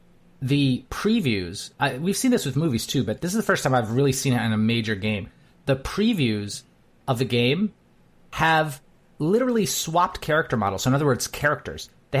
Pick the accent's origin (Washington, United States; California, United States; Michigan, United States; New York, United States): Michigan, United States; Well, we could bore the audience by talking about Michigan, because you know I grew up in Michigan.